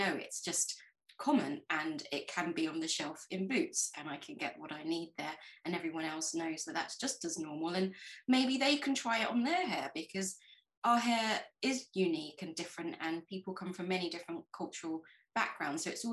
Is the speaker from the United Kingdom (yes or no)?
yes; South East England, United Kingdom; I grew up in Kent.